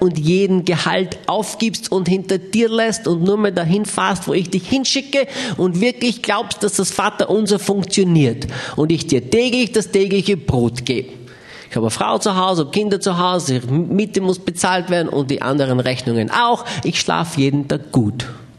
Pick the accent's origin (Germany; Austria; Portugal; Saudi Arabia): Austria; now in United States; Ich bin Österreicher, lebe jetzt in Amerika.